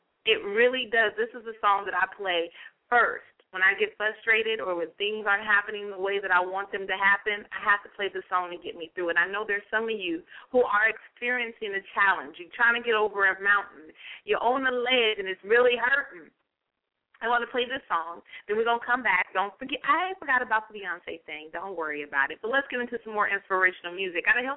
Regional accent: Stockton, California, United States; She's from my hometown, Stockton, California.

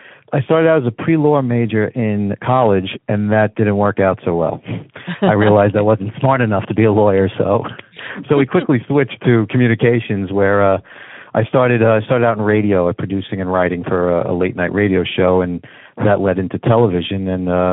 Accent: Brooklyn, New York, United States; moved away as an adult; now in New Jersey, United States; Well, I was born in Brooklyn, New York. I lived there for most of my life until I got married and moved out to Jersey. Been there for the last 19 years with the family.

